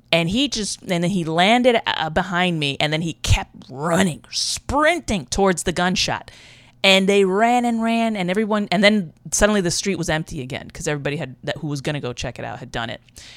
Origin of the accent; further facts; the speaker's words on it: New York, United States; One time when I was a little kid in the Bronx. I grew up in the Bronx, not the best of neighborhoods.